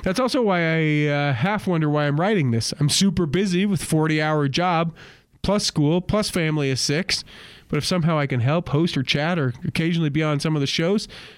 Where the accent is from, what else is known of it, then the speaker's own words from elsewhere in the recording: Sandy, Utah, United States; I'm pretty close to a stereotypical Mormon guy story. I grew up in Sandy with two active parents, one from Pioneer Stock.